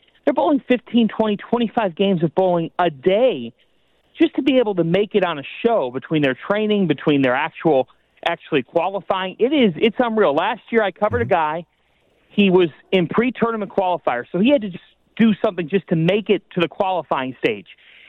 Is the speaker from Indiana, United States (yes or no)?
no; Ohio, United States; And honestly, growing up in Northeast Ohio, I spent many a Friday night at Fairview Lanes or Bay Lanes.